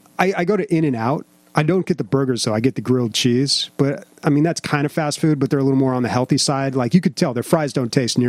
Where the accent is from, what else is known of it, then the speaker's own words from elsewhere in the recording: El Cajon, California, United States; There used to be this place down where I grew up in El Cajon called El Barrilito.